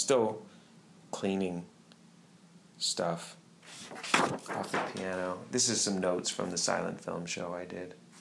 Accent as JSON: {"language": "English", "region": "Connecticut", "country": "United States", "tie": "born or raised there", "said": "And we were growing up in Connecticut."}